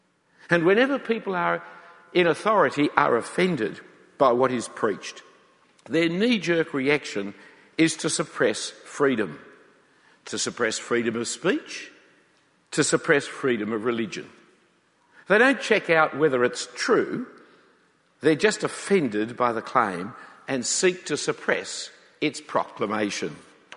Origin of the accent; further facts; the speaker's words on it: Sydney, New South Wales, Australia; You do know I'm an Australian, don't you? You have got that idea? Not one of those eloquent Sri Lankan ones like you had last week, but one straight out of Sydney.